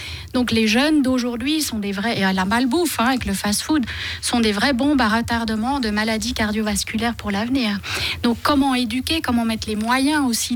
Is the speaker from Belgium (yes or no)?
no; Geneva, Switzerland; on a un réseau extrêmement performant de secours ici, chez nous, à Genève.